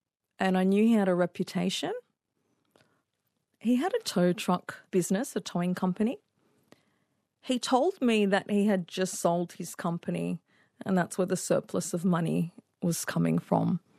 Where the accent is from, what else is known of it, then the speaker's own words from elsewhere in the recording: Sydney, New South Wales, Australia; I was from Sydney.